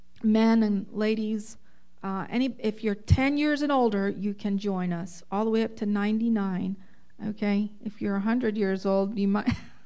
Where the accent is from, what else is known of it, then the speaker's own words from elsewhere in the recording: Damascus, Damascus Governorate, Syria; Damascus.